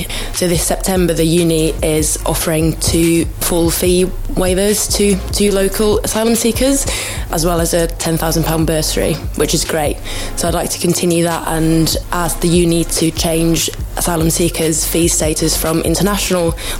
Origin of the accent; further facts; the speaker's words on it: Finland; now in Sheffield, United Kingdom; I'm a third year biology student. I'm running for International Students Officer. I'm an international student myself, I'm from Finland, and I've had an awesome time in Sheffield